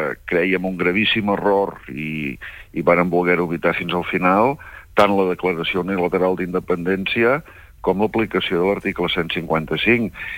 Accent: L'Escala, Catalonia, Spain; jo sóc de l'Escala

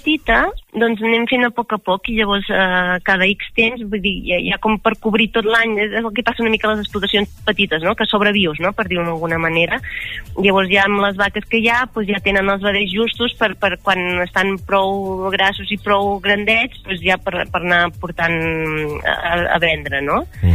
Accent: Girona, Catalonia, Spain; also born or lived in Barcelona; soc de Girona, havia viscut molts anys a Barcelona després d'estudiar

